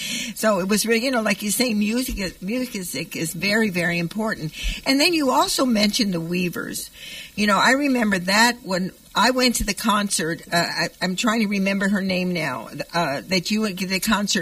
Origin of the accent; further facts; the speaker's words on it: Los Angeles, California, United States; I was brought up in East Los Angeles. And so for me, when I was, I mean, I'm 84.